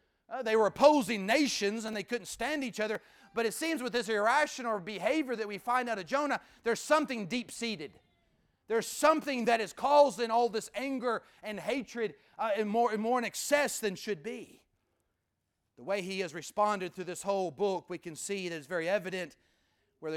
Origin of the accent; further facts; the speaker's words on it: United States; Let me say this. I'm an American.